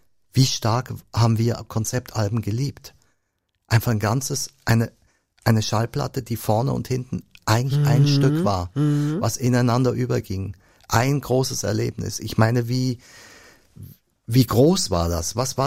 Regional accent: Switzerland; Ich bin ja Schweizer, also Entschuldigung, ich komme aus gut bürgerlichen Verhältnissen.

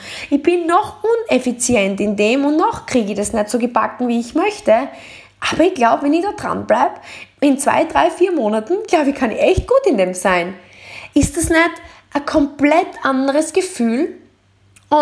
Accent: Deutschlandsberg, Styria, Austria; ich bin aufgewachsen in Deutschlandsberg, da geht es auf die Weinebene hoch und das ist so eine Steigung.

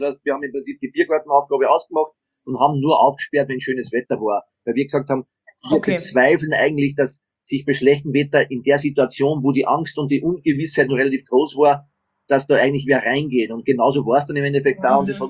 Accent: Austria; bei uns in Österreich heißt das immer Hausverstand

